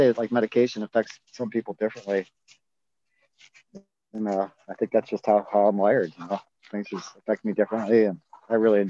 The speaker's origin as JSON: {"language": "English", "town": "Avon Lake", "region": "Ohio", "country": "United States", "tie": "born or raised there", "said": "Avon Lake, my hometown."}